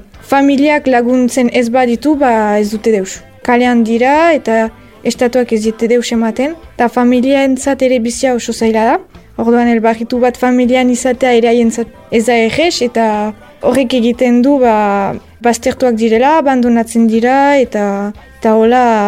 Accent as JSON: {"language": "Basque", "town": "Urrugne", "region": "Nouvelle-Aquitaine", "country": "France", "said": "Urruñakoa naiz eta 23 urte ditut."}